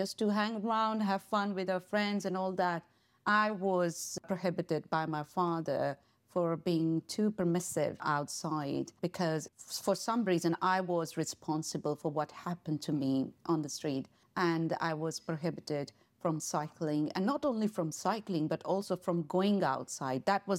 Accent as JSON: {"language": "English", "country": "Pakistan", "tie": "born or raised there", "said": "I was born and raised in Pakistan"}